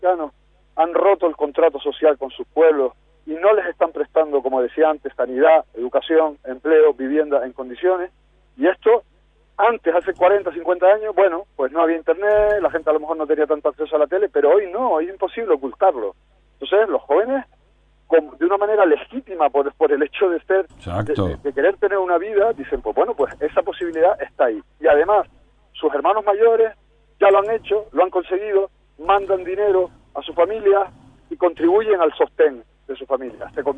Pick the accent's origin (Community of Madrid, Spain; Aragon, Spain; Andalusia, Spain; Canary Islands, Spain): Canary Islands, Spain; Encantado de poder hablar con ustedes, además como canario, con el pueblo uruguayo.